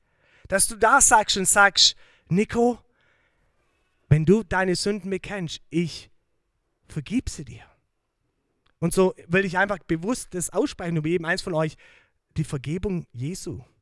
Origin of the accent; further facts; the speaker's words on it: Germany; now in Canada; ich bin jetzt schon so lange in Kanada, dass ich auch nicht mehr nur Deutsch bin. Ich sitze zwischen zwei Stühlen. Ich bin nicht mehr voll Deutsch, aber ich bin auch nicht voll Kanadisch.